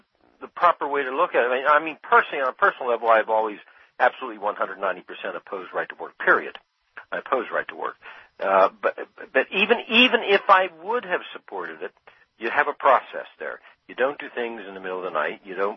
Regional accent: Ohio, United States; I guess for the thing that shocks me the most as a Midwesterner coming from Ohio, this used to be a Southern thing, right to work.

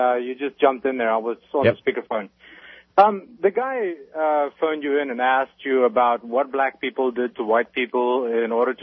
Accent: South Africa; I'm a white male. I was raised in South Africa. I'm 39 years old

